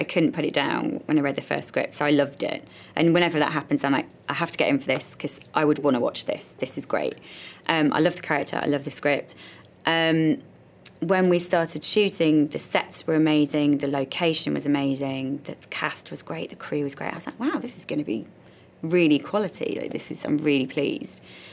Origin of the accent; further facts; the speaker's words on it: the north of England, United Kingdom; accent: Northern; And yes, originally, you know, obviously I'm from the north. My accent's changed quite a lot. I have a mixture of every county in England now, I think, in my accent.